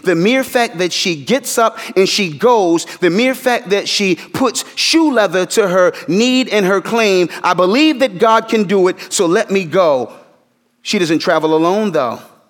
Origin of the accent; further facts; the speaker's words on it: Philadelphia, Pennsylvania, United States; Musicians around in my hometown, Philadelphia, musicians always wrestle with this.